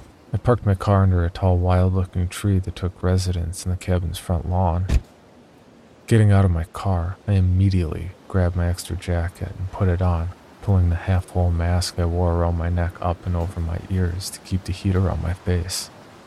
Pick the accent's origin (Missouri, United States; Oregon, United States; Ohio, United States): Oregon, United States; Late in December, I was traveling north from California to my home state of Oregon.